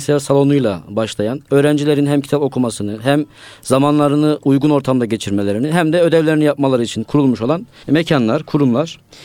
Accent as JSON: {"language": "Turkish", "region": "Amasya", "country": "Turkey", "said": "Amasyalıyım. Amasya İmam Hatip ve Marmara İlahiyat mezunuyum."}